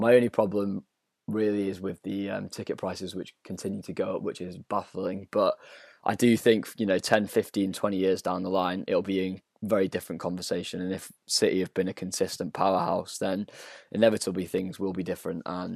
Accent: Manchester, North West England, United Kingdom; And obviously we're from Manchester and the weather's crap.

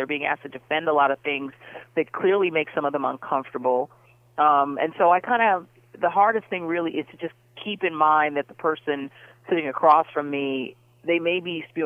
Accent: Denver, Colorado, United States; moved away; also born or lived in Miami; I grew up in Denver. We had a station, KDKO, that was a lot like your station.

